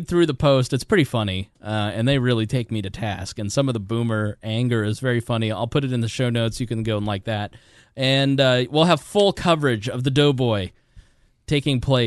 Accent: Indiana, United States; accent: Hoosier; I know my Hoosier accent says MINZ.com

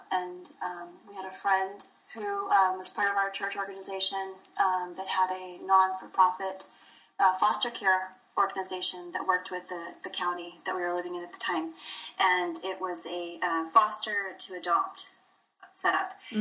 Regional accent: Los Angeles, California, United States; No, I'm from the Los Angeles area.

